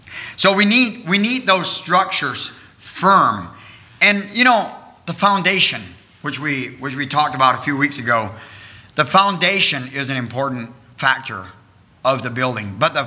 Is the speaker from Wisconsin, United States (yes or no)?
yes; Wisconsin, United States; moved away as an adult; I was born and raised in Wisconsin until I was 18 years old. And so the last place we lived on before we moved to Indiana